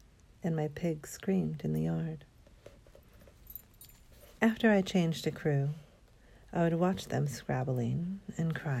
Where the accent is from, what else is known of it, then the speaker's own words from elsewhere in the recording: California, United States; I'm Californian. And that's where I'm at. California.